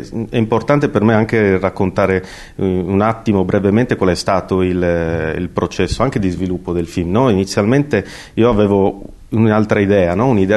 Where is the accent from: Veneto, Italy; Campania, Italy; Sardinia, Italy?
Sardinia, Italy; Iglesias; io sono nato ad Iglesias, che appunto nel Sulcis, in quel territorio, e lì sono cresciuto